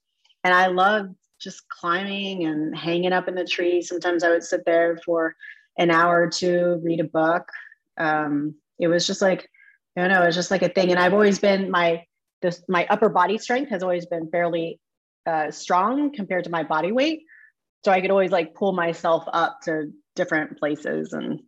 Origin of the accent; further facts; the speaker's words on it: Mexico, Missouri, United States; born there; I was born in Mexico, Missouri